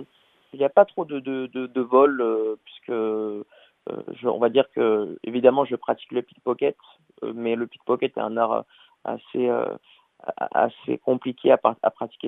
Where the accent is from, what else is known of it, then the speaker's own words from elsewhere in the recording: Clermont-Ferrand, Auvergne-Rhône-Alpes, France; je suis originaire et natif de Clermont-Ferrand.